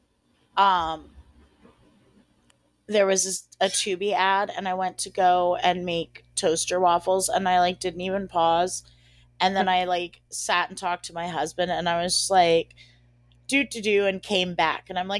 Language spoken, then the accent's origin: English; Vermont, United States; What do you think, because I'm from Vermont I can't handle violence?